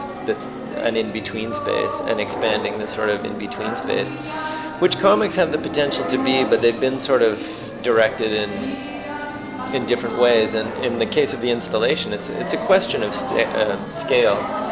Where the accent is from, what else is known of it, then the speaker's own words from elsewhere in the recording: Ontario, Canada; growing up in Ontario